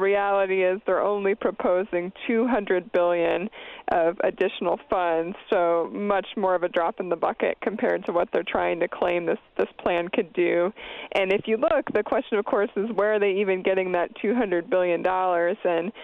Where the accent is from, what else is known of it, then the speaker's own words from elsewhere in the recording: Pennsylvania, United States; Well, I'm from Pennsylvania, and I know you all are sitting there in Wisconsin, and the idea is that our home states would put up the rest of the funding.